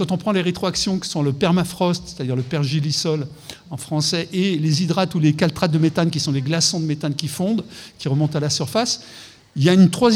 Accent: Lyon, Auvergne-Rhône-Alpes, France; moved away; Moi, j'étais parti de Lyon. Je suis un ancien de la Martinière, natif de la Croix-Rousse. J'étais parti pendant 30 ans quand je suis revenu à Lyon

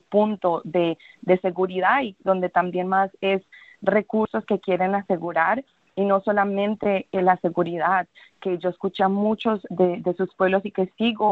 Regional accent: Colombia; Yo vengo de Colombia, donde también hemos tenido muchas guerras, donde ha sido violencia, violencia

